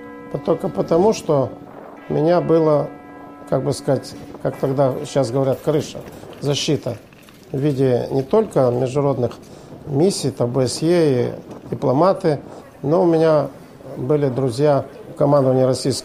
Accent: Tiraspol, Transnistria, Moldova; Я родом из Тирасполя. Там родился, прожил большую часть жизни и учился там.

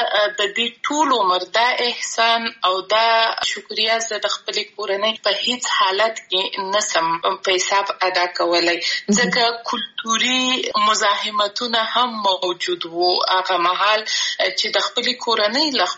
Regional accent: Afghanistan; زه د افغانستان یم او زه همیشه دا دعوا کوم چې زه د افغانستان یم یعنی ټول افغانستان راته ګران دی

